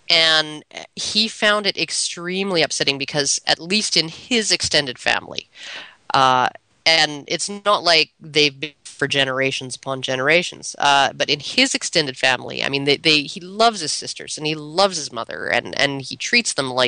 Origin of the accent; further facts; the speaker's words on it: Canada; I'm Canadian, by the way, eh?